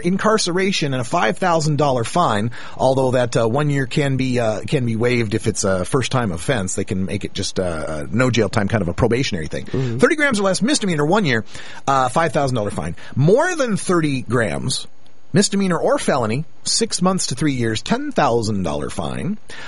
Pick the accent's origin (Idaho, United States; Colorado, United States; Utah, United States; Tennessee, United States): Idaho, United States; You know, my home state of Idaho, it's against the law to be under the influence of marijuana in public.